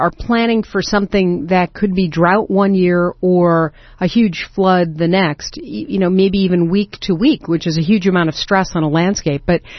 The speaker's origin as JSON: {"language": "English", "town": "Chicago", "region": "Illinois", "country": "United States", "tie": "born or raised there", "said": "I know you're based in Chicago, which is my hometown."}